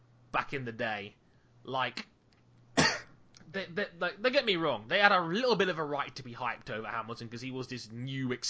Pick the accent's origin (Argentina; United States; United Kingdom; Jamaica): Jamaica; Being the Jamaican guy that I am, unfortunately. We don't grow hair in a lot of areas.